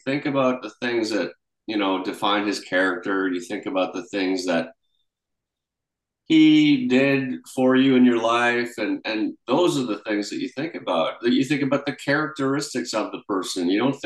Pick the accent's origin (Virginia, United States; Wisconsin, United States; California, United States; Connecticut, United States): Connecticut, United States; New Canaan; also born or lived in England; My first memories are of living in New Canaan near New York, where we lived.